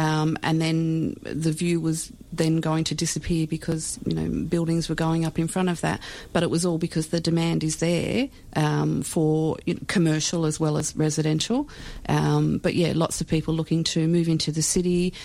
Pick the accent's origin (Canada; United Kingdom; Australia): Australia; Lambton, New South Wales; I grew up in Lambton, so Lambton Pool was, and still is, you know, quite a good pool